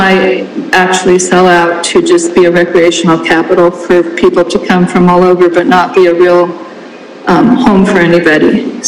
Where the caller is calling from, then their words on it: Whitefish, Montana, United States; I'm calling from Whitefish.